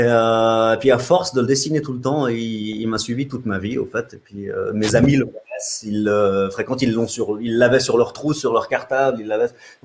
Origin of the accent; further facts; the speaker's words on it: Geneva, Switzerland; on est de Genève, donc c'était pas un problème pour enregistrer